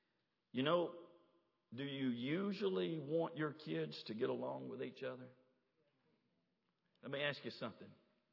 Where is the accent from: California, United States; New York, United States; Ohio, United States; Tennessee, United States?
Tennessee, United States; Oakland; when I was growing up as a kid, growing up in Oakland, Tennessee with my brother and my two sisters.